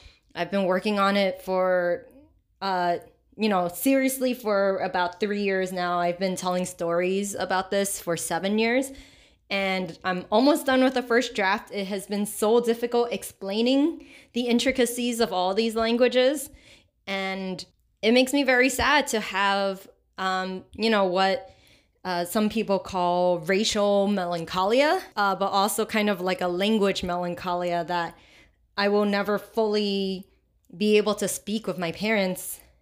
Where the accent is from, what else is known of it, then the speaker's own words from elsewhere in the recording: United States; born there; I am based in Queens, New York, and I am Chinese American. I speak English. English is the only language I'm fluent in.